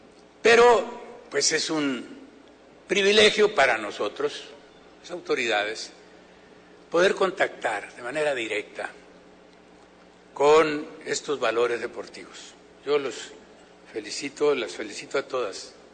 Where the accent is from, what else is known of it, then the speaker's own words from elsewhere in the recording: Badiraguato, Sinaloa, Mexico; also born or lived in Mocorito / Guamúchil; Yo soy de Badiraguato, viví en Mocorito, también en Guamúchil. Ahí tengo sepultados a mis padres